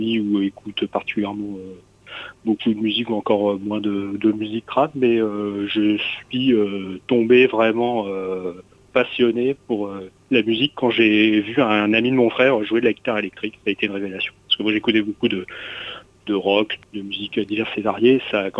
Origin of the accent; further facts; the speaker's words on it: Hauts-de-France, France; born there; Là, actuellement, je suis dans ma région natale du sud de l'Oise, oui.